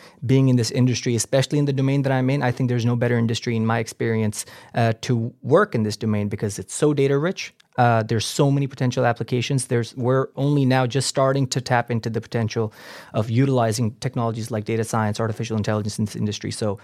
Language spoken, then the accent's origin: English; Pakistan; also born or lived in Netherlands / Switzerland / United Kingdom; now in Norway; So I've lived in countries like Germany, the Netherlands, Switzerland, now live in Norway, lived in the UK for a while as well. And then, of course, I'm originally from Pakistan.